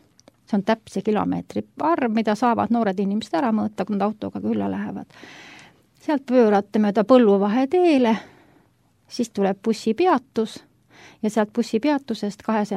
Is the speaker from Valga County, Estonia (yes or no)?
no; Järva County, Estonia; Mina ka maa inimene. Ja mina olen Järvamaalt pärit